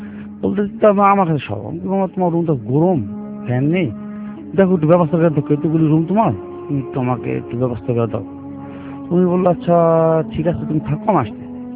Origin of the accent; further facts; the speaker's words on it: Mirpur, Dhaka Division, Bangladesh; আমি মিরপুর সরাফা থেকে এসেছি।